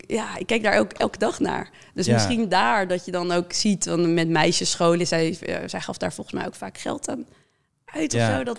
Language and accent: Dutch; Amsterdam, North Holland, Netherlands; born there; ik ben wel geboren in Amsterdam, maar we zijn met mijn ouders woonde al in het dorp waar ik ben opgegroeid.